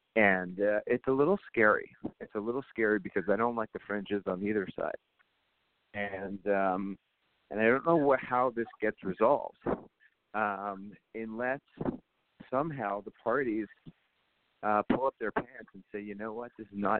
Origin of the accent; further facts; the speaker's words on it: Canada; And I know the good side and the bad side on that as a Canadian.